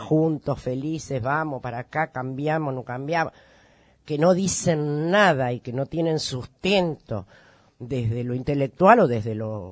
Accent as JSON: {"language": "Spanish", "country": "Argentina", "said": "¿Qué somos hoy los argentinos en esta patria nuestra?"}